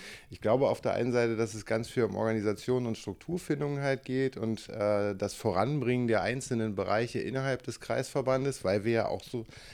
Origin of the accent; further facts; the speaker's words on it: Berlin, Germany; Ich komme ursprünglich aus Berlin, bin in Berlin-Lichtenberg geboren. Meine Eltern sind irgendwann in Speckgürtel von Berlin gezogen